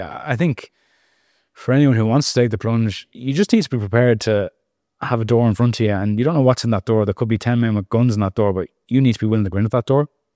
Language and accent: English; Dublin, Leinster, Ireland; you know, Dublin, I'm from Dublin.